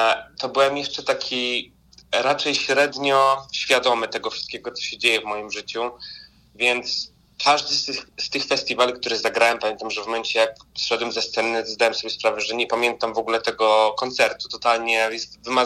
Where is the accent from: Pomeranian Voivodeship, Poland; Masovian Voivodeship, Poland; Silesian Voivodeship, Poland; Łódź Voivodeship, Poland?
Silesian Voivodeship, Poland; Katowice; Więc wracam gdzieś tam do swoich korzeni, bo jestem z Katowic.